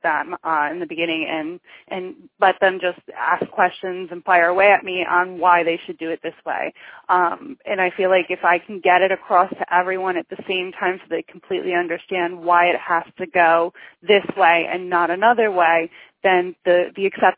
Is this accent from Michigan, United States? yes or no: no; New York, United States; I guess growing up in New York, you become that way.